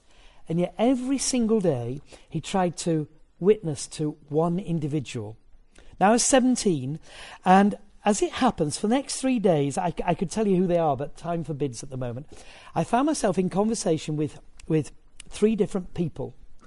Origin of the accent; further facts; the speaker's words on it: Yorkshire and the Humber, United Kingdom; and it costs 50p to park there, and I am a Yorkshireman.